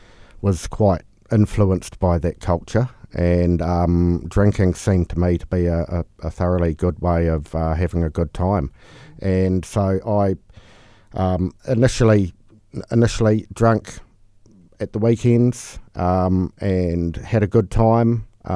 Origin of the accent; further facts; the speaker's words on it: Christchurch, Canterbury, New Zealand; I'm from Christchurch. Yep. So born and bred Cantabrian. Yep. Went to school here.